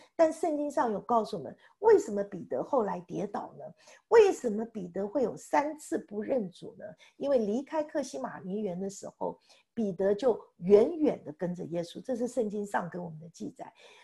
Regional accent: China; 那我们中国人，我们有以前啦，我们中国人比较喜欢我们说什么，我们是龙的传人

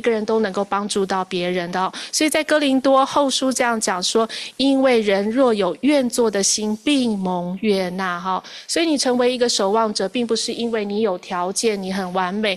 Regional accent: Taiwan; 网络上的我也是台湾人，我是台湾人，我在说我自己。

